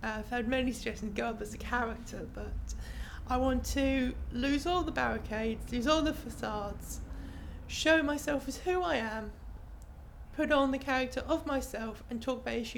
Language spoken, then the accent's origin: English; Colchester, East of England, United Kingdom; also born or lived in Chelmsford; And I was born in Chelmsford, as I said, grew up in Colchester, and I've lived in Colchester all my life. I've attended the Colchester High School from the ages of 5 all the way up to 11